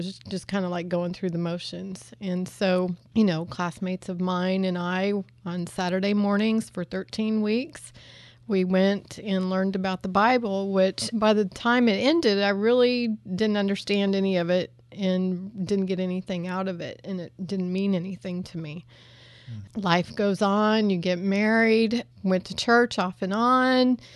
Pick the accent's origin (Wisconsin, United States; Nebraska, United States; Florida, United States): Nebraska, United States; I grew up in Nebraska, and he had some family that was in Nebraska.